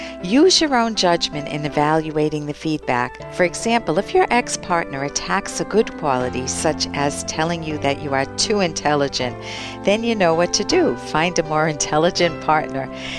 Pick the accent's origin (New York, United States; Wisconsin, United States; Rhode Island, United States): Rhode Island, United States; Cranston; So we went to a secondhand shop on Oakland Avenue, where I grew up in Cranston.